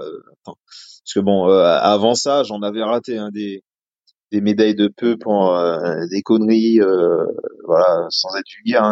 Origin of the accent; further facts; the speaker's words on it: Martinique, France; moved away as an adult; Je viens de Martinique, donc j'avais une culture un petit peu différente quand je suis arrivé en France.